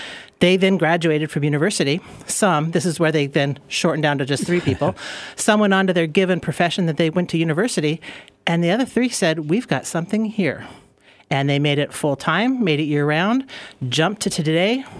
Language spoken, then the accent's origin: English; Juneau, Alaska, United States; I hail from Southeast Alaska, the hometown of Juneau, and definitely grew up there.